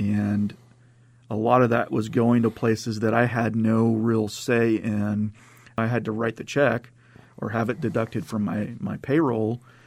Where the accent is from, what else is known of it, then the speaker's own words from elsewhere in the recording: Springfield, United States; And I grew up in Springfield, born and raised. Took some time off and went to Kirksville for a minute to go to college, and then came back home